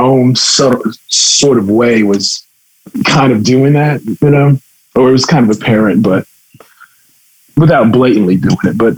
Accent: San Antonio, Texas, United States; I grew up mostly in San Antonio, and then when I left home, I went to New Orleans for about a year.

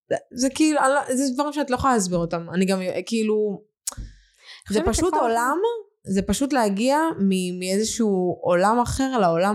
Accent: Dvira, Southern District, Israel; also born or lived in Jerusalem; אני נולדתי בירושלים. אני נולדתי בירושלים וגדלתי בדבריה.

